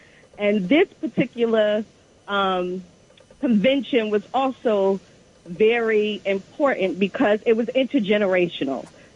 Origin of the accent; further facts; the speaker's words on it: Brooklyn, New York, United States; I was born and I grew up in Brooklyn.